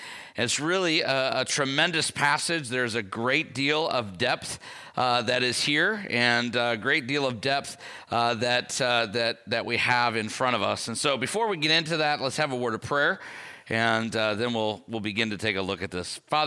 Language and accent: English; Midwest, United States; I grew up in the Midwest, so this one's key.